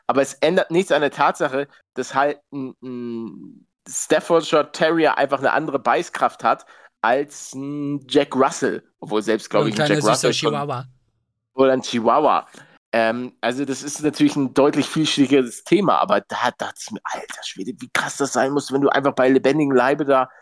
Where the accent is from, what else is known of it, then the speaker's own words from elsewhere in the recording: Hamburg, Germany; Also, Hamburger Osten. Also da gibt's halt Jenfeld, Bildstedt.